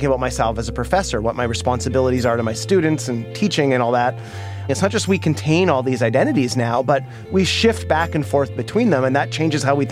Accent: Canada; now in New York, United States; I am a Canadian.

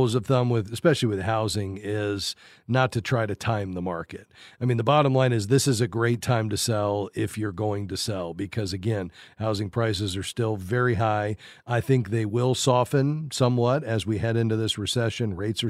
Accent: Fort Lauderdale, Florida, United States; To Wes in Fort Lauderdale, my hometown.

